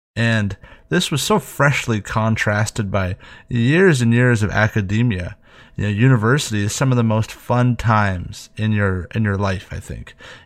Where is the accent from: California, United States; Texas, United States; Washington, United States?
California, United States; Santa Barbara; I'm from Santa Barbara, and it's a place where people go to study and they go to die.